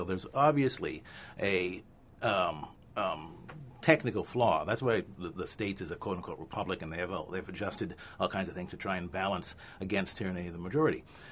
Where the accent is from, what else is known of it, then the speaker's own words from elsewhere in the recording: Nova Scotia, Canada; my personal experience as a black male growing up in Nova Scotia, I'm 60 now, so I grew up in a place where racism and anti-black in particular has a long history.